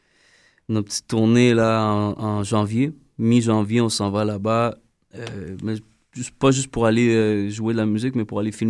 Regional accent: Montreal, Quebec, Canada; Moi, j'ai grandi à Saint-Michel Parkex.

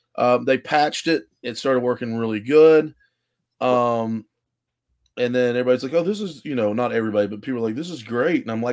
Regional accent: West Virginia, United States; it's based in my home state of West, or well, Adam, our home state of West Virginia.

